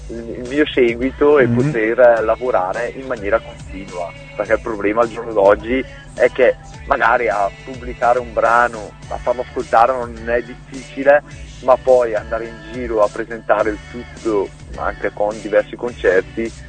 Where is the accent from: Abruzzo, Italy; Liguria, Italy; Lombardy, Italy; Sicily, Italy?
Lombardy, Italy; Brescia; Sì, sono bresciano. Sono bresciano e però ho voglia di muovermi.